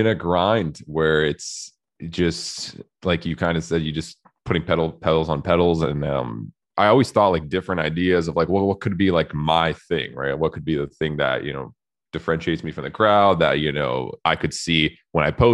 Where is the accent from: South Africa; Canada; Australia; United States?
Canada; Yeah, like I'm Canadian, as you can probably tell. Like I'm super AAA and like, you know, I'm not like usual European, but my family is all Euro, so like, and Slavic.